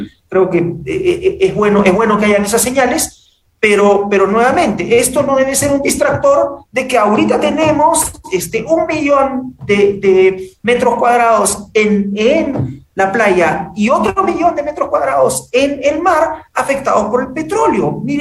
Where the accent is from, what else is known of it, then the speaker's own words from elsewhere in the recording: Lima, Peru; nosotros, como peruanos, como limeños, cambiemos absolutamente el chip